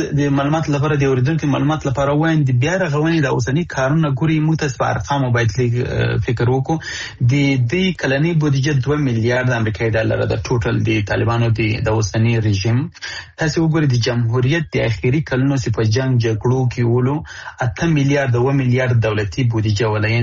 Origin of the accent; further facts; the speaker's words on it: Afghanistan; نو زه د افغانستان د یو بچی په صفت باندې، د دې وطن د یو زوی په صفت باندې